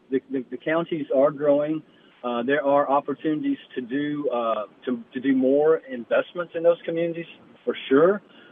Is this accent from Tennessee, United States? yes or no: yes; Nashville, Tennessee, United States; also born or lived in Lebanon / Murfreesboro; And born and raised in Donelson, and I'm a Nashvilleian, obviously. But I've lived in Lebanon. We lived in Murfreesboro for about a decade.